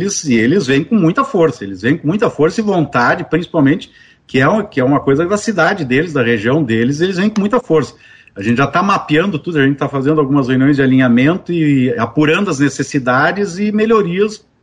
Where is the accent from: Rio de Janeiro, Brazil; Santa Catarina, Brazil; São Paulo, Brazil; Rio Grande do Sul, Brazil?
Rio Grande do Sul, Brazil; Lajeado; also born or lived in Arroio do Meio / Porto Alegre; eu sou do Vale Taquari, nasci em Arroio do Meio, eu vivi até a minha infância em Lajeado e depois, com o falecimento do meu pai, acabei indo para Porto Alegre